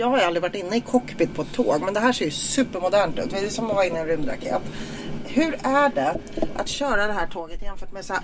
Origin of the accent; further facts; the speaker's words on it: Stockholm, Stockholm County, Sweden; Jag är uppvuxen i Bredäng. Så jag ska inte prata förort.